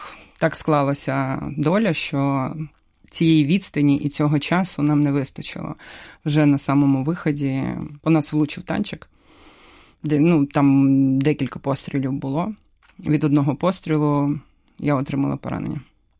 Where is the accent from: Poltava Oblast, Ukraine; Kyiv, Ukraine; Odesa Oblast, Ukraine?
Kyiv, Ukraine; Так я потрапила в Київ, це моє рідне місто, і мені тут краще, тому що вдома, тому що свої люди.